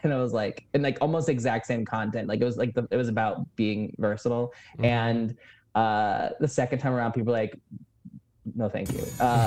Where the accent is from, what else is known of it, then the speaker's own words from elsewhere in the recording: Indianapolis, Indiana, United States; It was back in my hometown. They do this thing in Indianapolis, like a home for the holiday show.